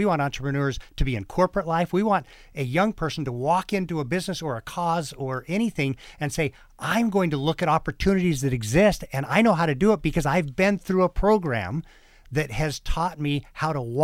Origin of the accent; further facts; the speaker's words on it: Phoenix, Arizona, United States; I mean, I'm from Phoenix, Arizona, and in the magical, mythical bird Phoenix applies more to Detroit than it does to my hometown